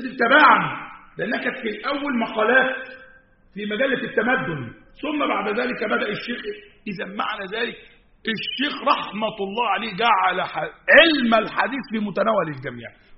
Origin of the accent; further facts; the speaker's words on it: Egypt; وحتى الضعيفه لما نزلت عندنا في مصر ساعتها كانت ايه 100 100 وعلى ورق بقى ورق جرايد كده